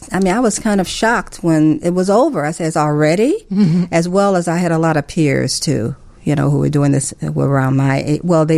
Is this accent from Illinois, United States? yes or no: yes; Chicago, Illinois, United States; Well, I grew up in the area of what we call Bronzeville now. When I was growing up, it was called Grand Boulevard. It was basically African-American community, but everybody lived there.